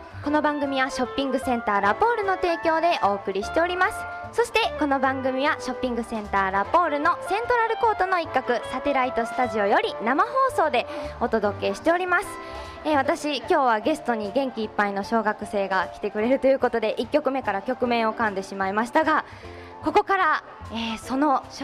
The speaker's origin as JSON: {"language": "Japanese", "town": "Maizuru", "region": "Kyoto", "country": "Japan", "tie": "born or raised there", "lives_now": "Kyoto, Japan", "said": "今日もね、京都市内の方からこちらの舞鶴市、地元に帰ってまいりました。"}